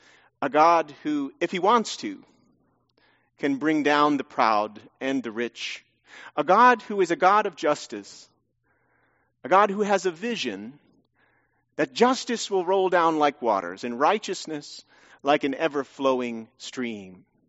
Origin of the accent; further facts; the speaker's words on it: New Jersey, United States; I'm from New Jersey originally, as I said. There's an old saying, you can take the boy out of New Jersey, but you can't take New Jersey out of the boy.